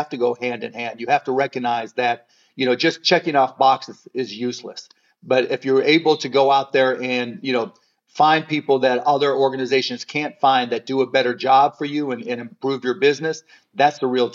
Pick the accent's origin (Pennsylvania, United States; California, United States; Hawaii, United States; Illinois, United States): Pennsylvania, United States; Pittsburgh; I mean, I remember growing up in Pittsburgh and just having some neighbors that were just so incredibly racist.